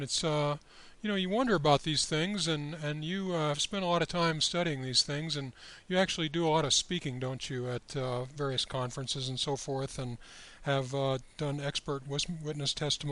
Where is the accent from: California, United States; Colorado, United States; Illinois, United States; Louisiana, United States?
Colorado, United States; I come from Colorado, where for the most part we have very good water